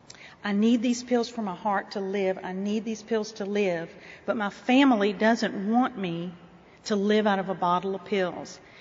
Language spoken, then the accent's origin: English; Baton Rouge, Louisiana, United States; I was born in Baton Rouge, grew up there. I'm the fourth daughter of five children.